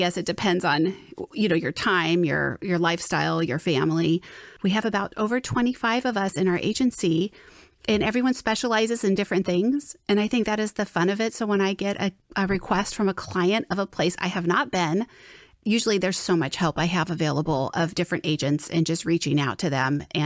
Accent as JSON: {"language": "English", "region": "West Coast", "country": "United States", "tie": "born or raised there", "said": "I think just growing up on the West Coast too, you know, it's a lot easier to get there from the West Coast than it is from the Midwest or the East Coast."}